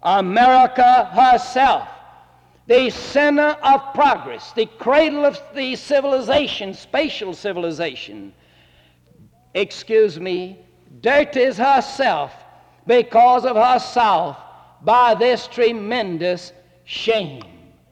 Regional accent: Birmingham, Alabama, United States; I grew up in Birmingham, Alabama

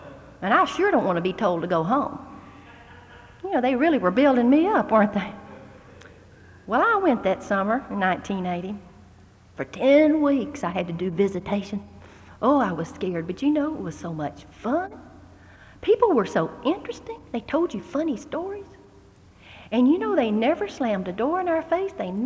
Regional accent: the South, United States; I grew up in the South. Everybody, I thought, knew about Jesus.

